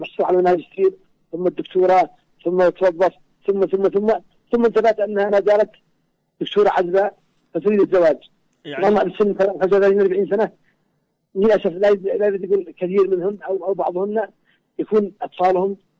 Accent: Yemen; والدول الآن عندنا في اليمن تنتشر بشكل كبير

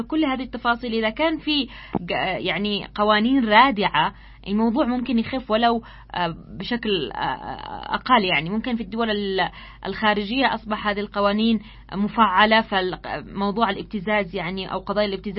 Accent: Yemen; عندنا في اليمن

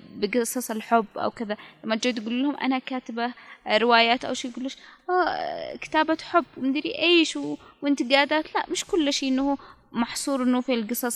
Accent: Yemen; احس انه هذا الشيء جالس عندنا في اليمن

